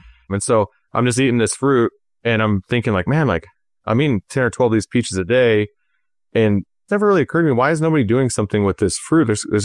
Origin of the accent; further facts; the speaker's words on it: California, United States; So hey, even though I'm from California, I absolutely love the Midwest and we share a lot of similar values.